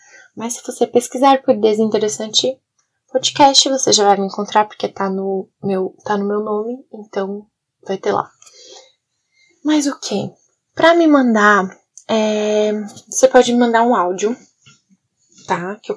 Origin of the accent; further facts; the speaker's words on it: Santa Catarina, Brazil; Eu sou catarinense, pelo amor de Deus. E eu só, o sotaque só volta mesmo quando eu tô falando rápido, quando eu tô falando alto, que daí eu lembro que eu tenho um sotaque